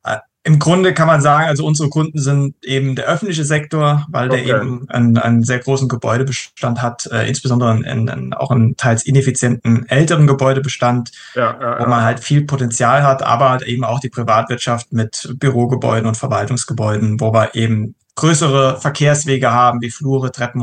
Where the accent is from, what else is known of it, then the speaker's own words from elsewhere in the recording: Saarbrücken, Saarland, Germany; Ich bin 31 Jahre alt, geboren und aufgewachsen in Saarbrücken und habe auch bei uns an der Universität in Saarbrücken nach meiner Ausbildung studiert.